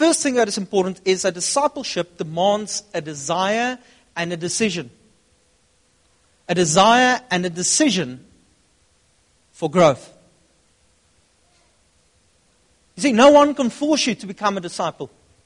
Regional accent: Upington, Northern Cape, South Africa; I come from Upington. It's nice at the Orange River, a couple of kilometers beyond that.

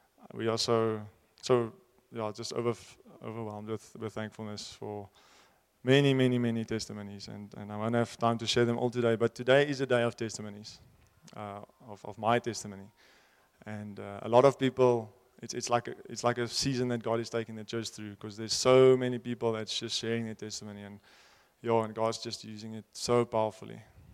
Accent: Windhoek, Khomas, Namibia; I grew up in Windhoek. I was born here and grew up in a lovely home.

